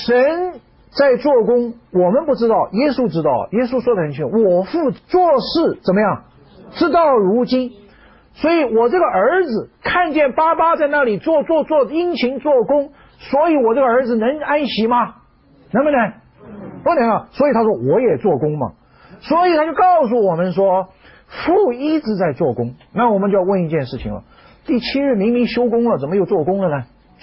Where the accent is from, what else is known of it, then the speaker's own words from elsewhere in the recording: China; 可是我们中国人说人常常有个毛病